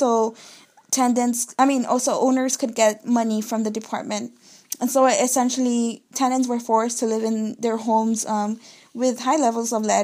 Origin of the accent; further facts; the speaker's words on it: Los Angeles, California, United States; I was born and raised in Southeast LA, and for a long time I lived in East